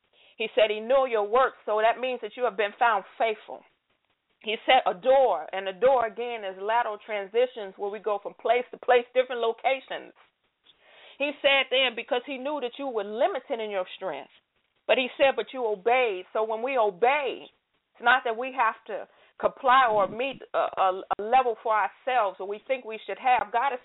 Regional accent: Chicago, Illinois, United States; I'm from Chicago. My family is from Mississippi. The furthest I've ever been was California and maybe from New York and D.C., but I've never been out of the country.

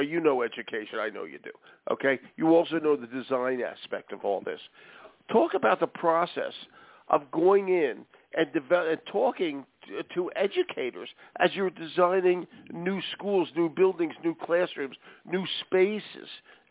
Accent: Philadelphia, Pennsylvania, United States; I mean, we're both from Philly. My high school had already lasted 16,000 years.

